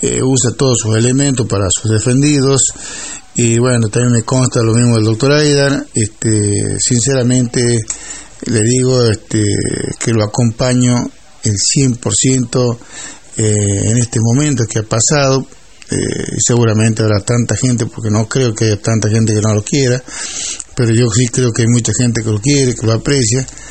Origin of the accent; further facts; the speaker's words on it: Argentina; porque somos Argentina. Cualquier lugar del país, somos Argentina.